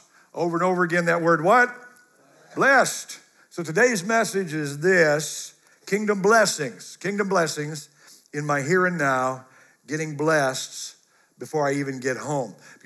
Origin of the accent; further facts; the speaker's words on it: Midwest, United States; Usually around Virginia, I'm from the Midwest. When I moved here, I realized that they call off school for like 3 snowflakes.